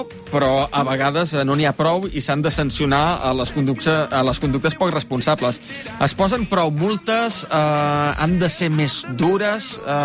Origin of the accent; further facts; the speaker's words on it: Vic, Catalonia, Spain; però recordo de petit, jo sóc de Vic, jo veia... gent jove, de 16 a 17 anys